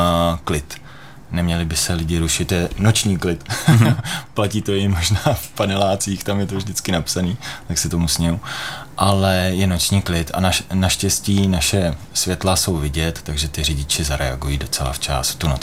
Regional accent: Týniště nad Orlicí, Hradec Králové Region, Czechia; Ne, pocházím z Týniště nad Orlicí.

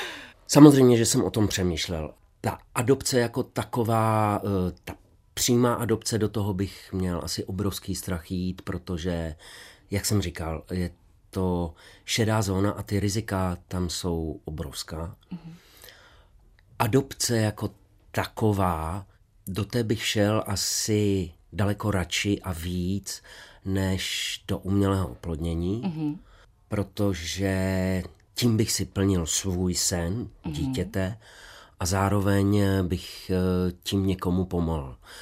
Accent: Ostrava, Moravian-Silesian Region, Czechia; možná už je to jenom proto, že jsme z Ostravy oba dva jsme tam vyrůstali

